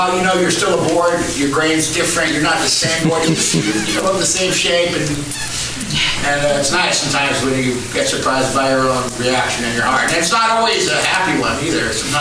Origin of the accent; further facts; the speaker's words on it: Cape Breton, Nova Scotia, Canada; my whole life I grew up here in Cape Breton